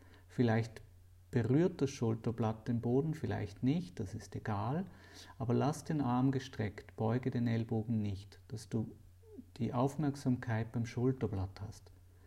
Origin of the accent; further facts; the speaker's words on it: Zurich, Switzerland; Also ich bin Zürcher, aber mein Heimatort liegt in Bern.